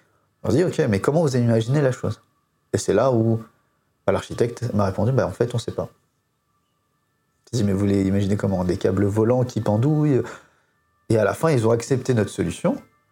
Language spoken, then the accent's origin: French; France; c'est que nous sommes Français, nous sommes Latins